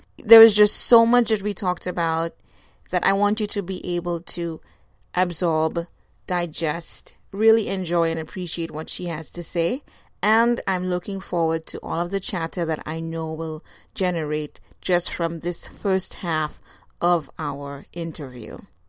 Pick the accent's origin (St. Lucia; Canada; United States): St. Lucia; born there; I was born in St. Lucia, and I think if we put all of the islands together, there is that greatness, that authenticity about us as a people that makes us special.